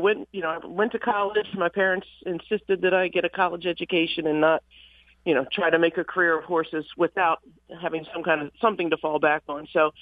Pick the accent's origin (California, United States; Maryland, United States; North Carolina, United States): Maryland, United States; Bel Air; And I grew up in Bel Air, right, you know, near Country Life.